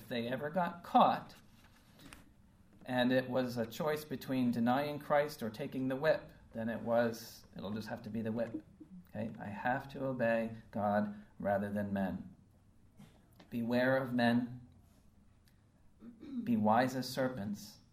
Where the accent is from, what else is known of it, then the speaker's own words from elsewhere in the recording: United States; Now, being an American, I like that flag.